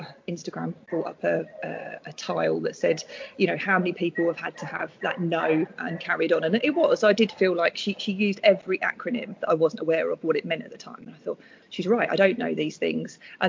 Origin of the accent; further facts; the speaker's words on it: East of England, United Kingdom; So you might be able to tell I'm not from Norfolk. I'm from Essex.